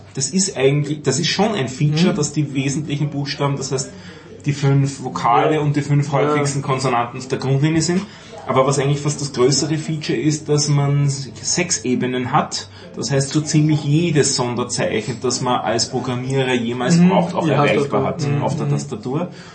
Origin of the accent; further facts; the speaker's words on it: Austria; wie man bei uns in Österreich sagt